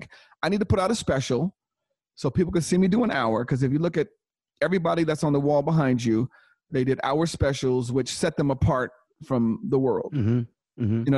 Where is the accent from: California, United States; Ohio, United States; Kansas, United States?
California, United States; Inglewood; which is great because I'm from Inglewood, and it's great when I could bring people like you and Dave and Tiffany down